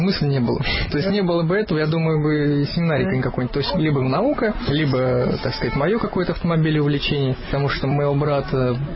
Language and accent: Russian; Ufa, Bashkortostan, Russia; я вообще из Уфы, то есть там город большой. Большой мегаполисов, да